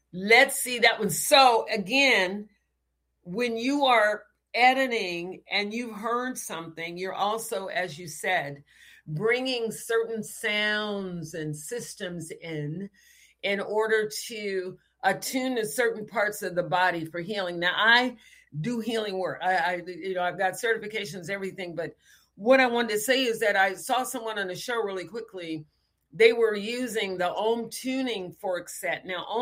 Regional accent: Texas, United States; I told him I was from Texas.

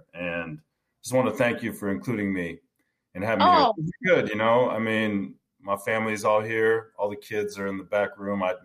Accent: Hammond, Indiana, United States; born there; I'm the same same person I was when I was born on April 9th, 1974, in Hammond, Indiana.

